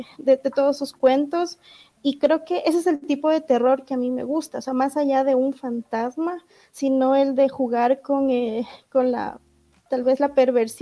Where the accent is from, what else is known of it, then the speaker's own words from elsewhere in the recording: Esmeraldas, Ecuador; yo soy de Esmeraldas, entonces no recuerdo mucho tener una librería grande donde pueda ir y ver un montón de libros, sino que básicamente eran librerías pequeñas que solo traían los textos que tenías que leer en el colegio.